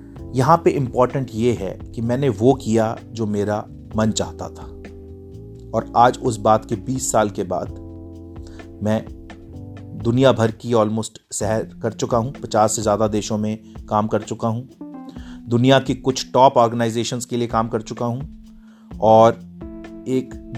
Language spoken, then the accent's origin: Hindi; Faridabad, Haryana, India; army छोड़कर मैं वापस आ गया और मेरे होम टाउन फरीदाबाद में